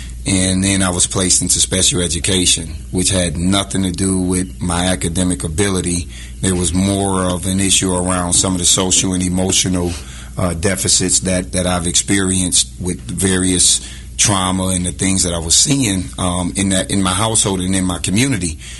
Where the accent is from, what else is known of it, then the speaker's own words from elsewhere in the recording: Rochester, New York, United States; I'm from Rochester, New York, and I was born to a 16-year-old mother who eventually dropped out of high school